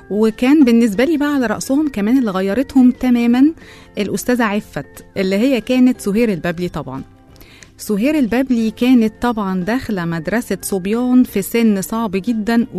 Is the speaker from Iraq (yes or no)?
no; Egypt; تهيألي أكتر حاجة عندنا في مصر مشهورة جدا جدا